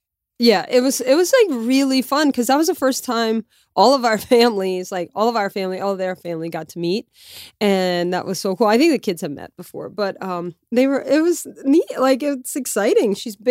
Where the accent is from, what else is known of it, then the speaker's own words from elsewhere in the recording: Lafayette, Louisiana, United States; moved away as an adult; now in New York City, United States; So I, as you know, Mark, born and raised in Louisiana and lived there till I was 25, then moved to New York City. So there is a Yankees player that's from my hometown in Lafayette, Louisiana.